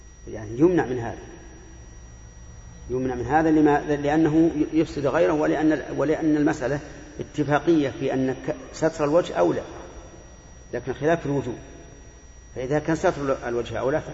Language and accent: Arabic; Saudi Arabia; فمثل هنا عندنا في المملكة العربية السعودية أنه يجب على المرأة أن تغطي وجهها